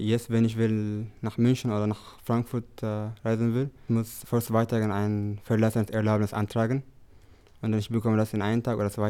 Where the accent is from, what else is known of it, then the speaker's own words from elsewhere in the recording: Eritrea; ich bin aus Eritrea.